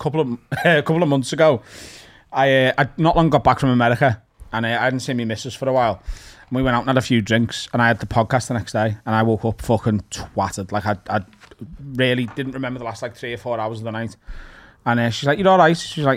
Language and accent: English; North West England, United Kingdom; accent: Scouse; now in New York, United States; most people in New York think I'm either Irish or Scottish. They don't ever go to, like, Scouse, because it's not really in their vernacular.